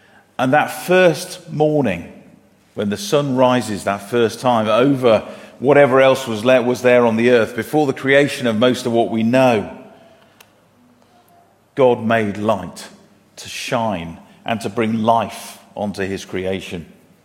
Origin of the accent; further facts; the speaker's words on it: United Kingdom; And being very British, we always talk about the weather anyway.